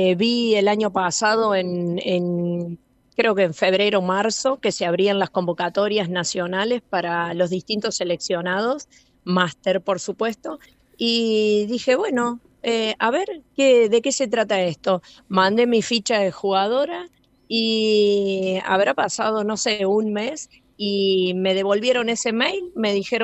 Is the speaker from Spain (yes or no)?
no; Río Cuarto, Córdoba, Argentina; vengo de Río Cuarto, sur de Córdoba, y vengo a entrenar